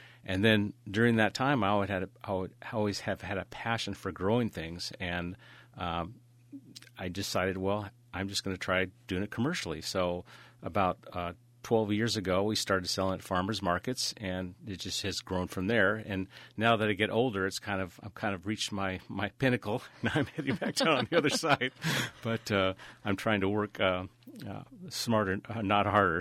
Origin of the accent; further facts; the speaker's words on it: California, United States; I grew up in Southern California, I hate to admit it